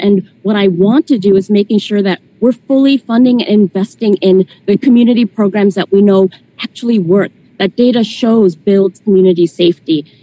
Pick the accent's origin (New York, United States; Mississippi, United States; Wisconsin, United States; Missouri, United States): Wisconsin, United States; Madison; We had a police shooting in my hometown of Madison, Wisconsin.